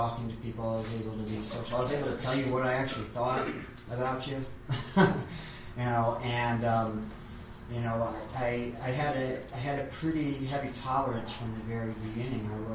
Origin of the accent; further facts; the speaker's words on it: Pennsylvania, United States; And I spent a lot of my childhood doing, growing up in the Poconos. You know, that's all we had was woods everywhere.